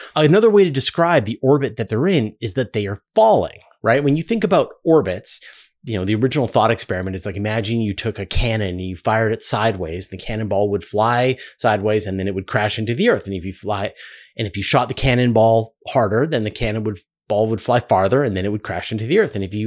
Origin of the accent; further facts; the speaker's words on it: Canada; And it's even as a Canadian trained in, you know, the metric system, I mess those up.